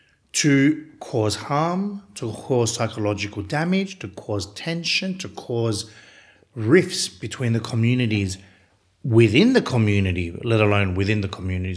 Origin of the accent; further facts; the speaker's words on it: Varosha, Famagusta District, Cyprus; oh, Turkish Cypriots support this exploitation of my hometown.